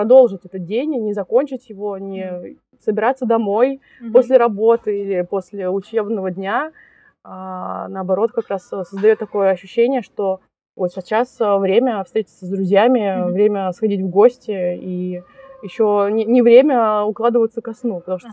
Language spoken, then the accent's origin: Russian; Saint Petersburg, Russia; now in Sweden; я приехала из Питера, который вот у него там 300 оттенков серого. Это правда очень пасмурный город